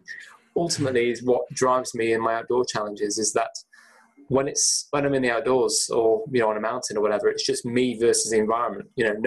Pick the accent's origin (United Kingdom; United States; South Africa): United Kingdom; Chester, North West England; I was brought up in Chester. I was an only child.